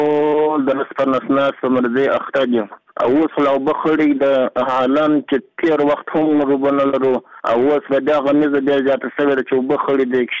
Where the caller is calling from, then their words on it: Gizab, Uruzgan, Afghanistan; زه د ولایت روزګان د ګزر د ولسوالۍ څخه خبره کوم … دا زموږ کلی د ګزاب ولسوالۍ کې زموږ کلی د مدخان په نامه دی